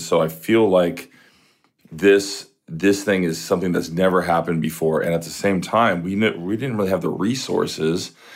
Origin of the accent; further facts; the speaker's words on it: Iowa, United States; I left at a very young age, but I was raised in Iowa, which is really people wouldn't think is great. I think it's really great. I grew up in the Midwest